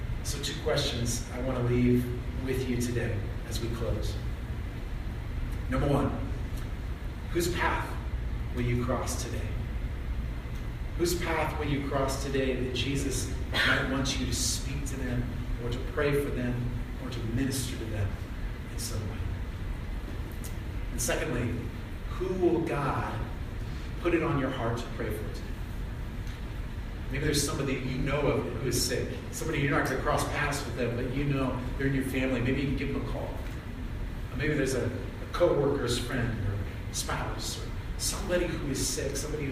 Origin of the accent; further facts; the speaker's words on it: Anchorage, Alaska, United States; born there; I was born in Providence Hospital in Anchorage, Alaska, which was started by some sisters back in the early 1900s.